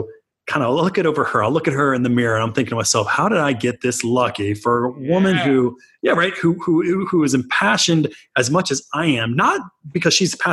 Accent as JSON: {"language": "English", "region": "Texas", "country": "United States", "said": "Oh, I'm from Texas. Chicken."}